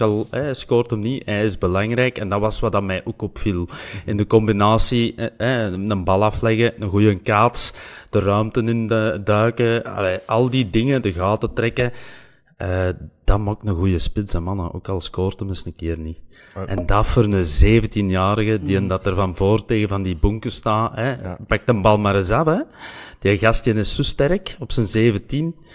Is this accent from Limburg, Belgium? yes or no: yes; Limburg, Belgium; Allee, hoop ik een beetje als Limburger, die mogen erbij zijn.